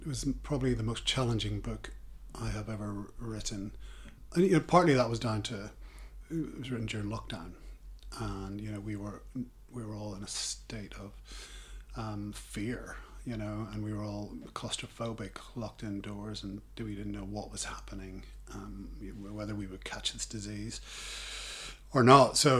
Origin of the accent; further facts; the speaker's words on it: Belfast, Northern Ireland, United Kingdom; You know, I grew up in West Belfast on a street called Springfield Park